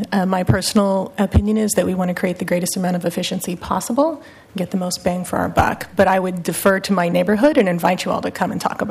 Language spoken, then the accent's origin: English; Portland, Oregon, United States; I'm from Cully.